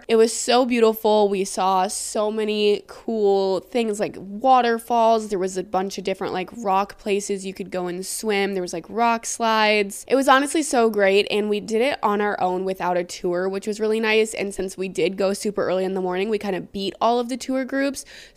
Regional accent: Wisconsin, United States; Like I'm from Wisconsin, I live in Wisconsin.

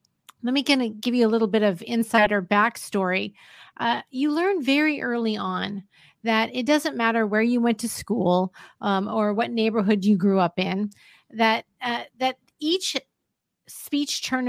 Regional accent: California, United States; I grew up in Southern California.

